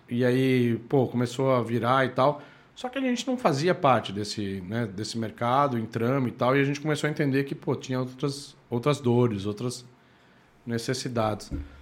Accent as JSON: {"language": "Portuguese", "country": "Brazil", "said": "cara, eu sou do Brasil, assim, essa área."}